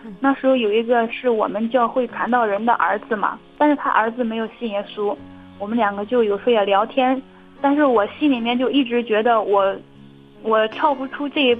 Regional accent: Henan, China; 我是河南的

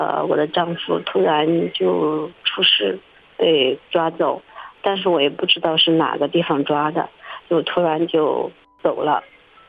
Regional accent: Hebei, China; 弟兄姊妹平安，我是河北的

